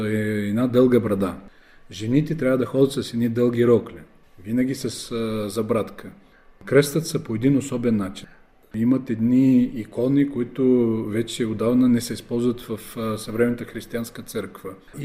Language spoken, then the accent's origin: Bulgarian; Suvorovo, Odesa Oblast, Ukraine; И аз като малък много чувах за тия истории, понеже аз съм роден в Суворово, а Вилково е 50-60 км от моето селище